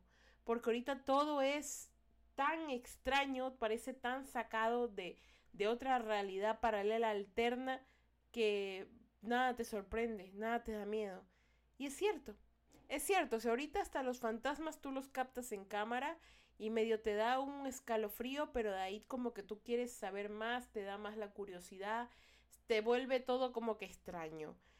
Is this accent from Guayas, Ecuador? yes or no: yes; Guayaquil, Guayas, Ecuador; yo soy de Guayaquil, Ecuador, ¿ya?